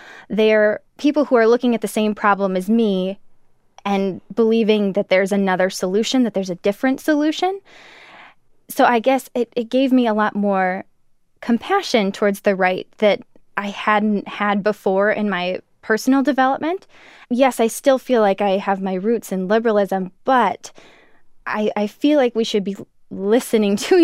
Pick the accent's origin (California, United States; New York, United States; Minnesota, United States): Minnesota, United States; And growing up in Minnesota, which is pretty blue, pretty Democratic, that's what I grew up hearing.